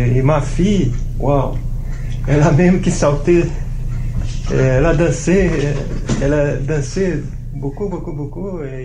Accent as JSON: {"language": "French", "country": "Brazil", "tie": "born or raised there", "also_born_or_lived": "Ottawa / Montreal", "moved": "yes", "lives_now": "Peterborough, Canada", "said": "Je suis né au Brésil, j'ai grandi au Brésil, et ça fait 16 ans que j'habite au Canada. Au Canada, j'habitais dans plusieurs villes, d'abord à Ottawa, Montréal, et maintenant à Peterborough."}